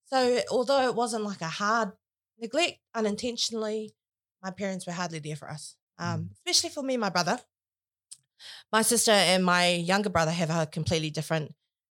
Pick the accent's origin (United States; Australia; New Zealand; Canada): New Zealand; Whangarei, Northland; also born or lived in Gisborne; From Gisborne, grew up in Whangarei. Obviously, that's where I met my partner.